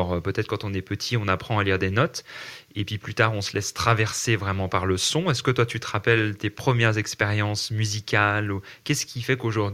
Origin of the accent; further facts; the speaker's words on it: France; surtout en tant que française, c'est quand même un instrument très imprégné dans notre culture.